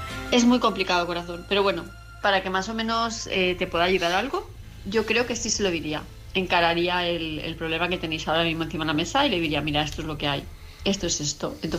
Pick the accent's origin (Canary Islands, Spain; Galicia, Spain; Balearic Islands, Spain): Balearic Islands, Spain; Palma; de Palma de Mallorca.